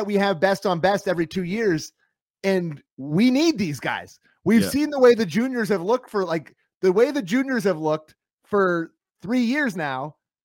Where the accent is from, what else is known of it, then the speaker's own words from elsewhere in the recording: Canada; As Canadian hockey fans, we need him to turn it around.